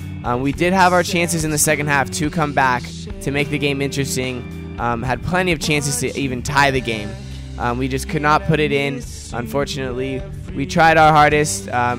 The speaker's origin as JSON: {"language": "English", "town": "Belmont", "region": "California", "country": "United States", "tie": "born or raised there", "said": "we play our next game in my hometown, Belmont, California."}